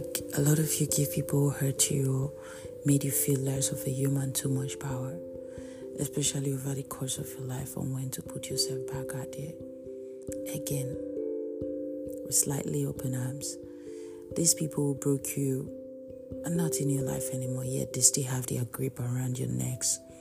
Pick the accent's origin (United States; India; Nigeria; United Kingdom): India; I'm Indian.